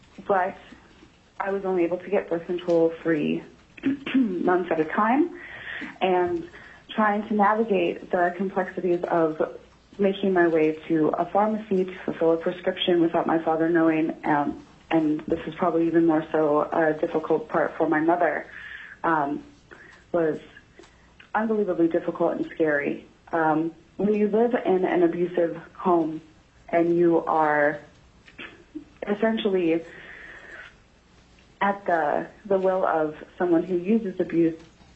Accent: Eagle River, Alaska, United States; now in Brooklyn, United States; I was born and raised in Eagle River, Alaska, but I currently live in Brooklyn, New York.

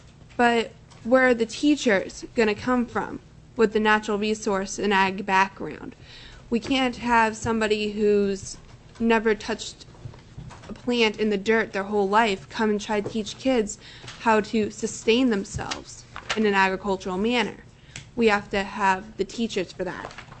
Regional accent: Fairbanks, Alaska, United States; I'm from Fairbanks in the Tanaw District 4-H.

